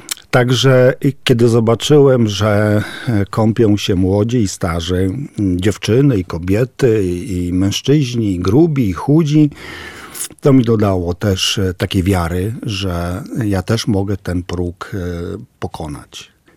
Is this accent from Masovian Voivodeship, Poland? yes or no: no; Włodawa, Lublin Voivodeship, Poland; ja jestem z Nadbuga, urodziłem się we Włodawie, znam te tereny, kocham te wschodnie klimaty